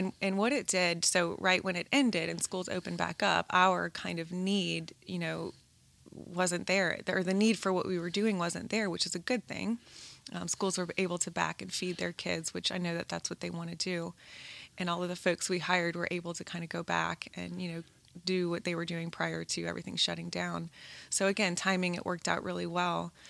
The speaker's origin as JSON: {"language": "English", "town": "New Orleans", "region": "Louisiana", "country": "United States", "said": "I'm from Louisiana, I'm from New Orleans, moved to Baton Rouge, but I've never sort of worked in that side of the world"}